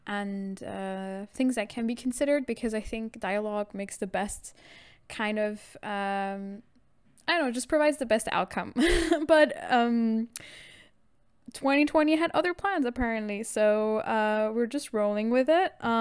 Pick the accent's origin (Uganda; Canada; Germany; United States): Germany; I grew up in Germany. I went my entire school life. I went to school in Germany. Never went abroad or anything